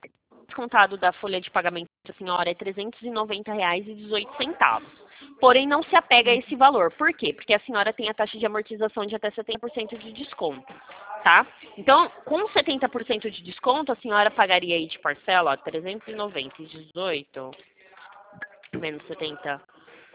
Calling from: Sumaré, São Paulo, Brazil; Nós somos aqui de São Paulo. É, na verdade, somos de Sumaré, do interior de São Paulo, tá? É uma cidade do interior de São Paulo.

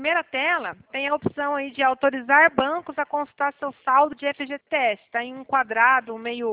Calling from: Paraná, Brazil; Eu falo do Paraná, mas eu consigo resolver para você mesmo à distância, tá?

